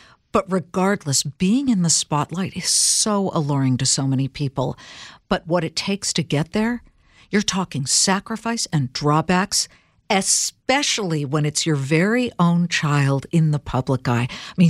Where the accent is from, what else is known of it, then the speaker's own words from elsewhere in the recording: Los Angeles, California, United States; I grew up in Los Angeles. I saw so many of these people who live vicariously through their children.